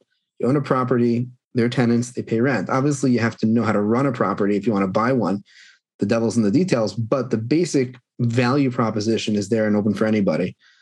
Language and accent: English; New Jersey, United States; also born or lived in New York; where we're born and bred in New Jersey and lived 10 years in New York.